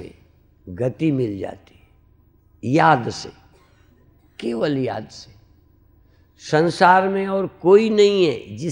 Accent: Uttar Pradesh, India; हमारे यहाँ यूपी में कहावत है, ममाने में तलवार रखी है, मामा के यहाँ तलवार रखी है

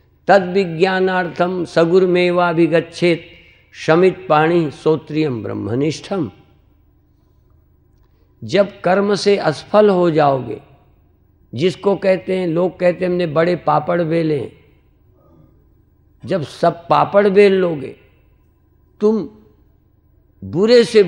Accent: Uttar Pradesh, India; हमारे यहाँ यूपी में कहावत है, ममाने में तलवार रखी है, मामा के यहाँ तलवार रखी है

